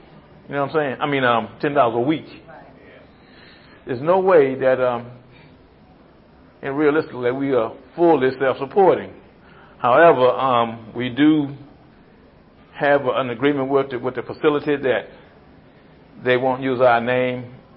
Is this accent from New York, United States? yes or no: no; Virginia, United States; I'm an addict. I'm from the Tidewater area.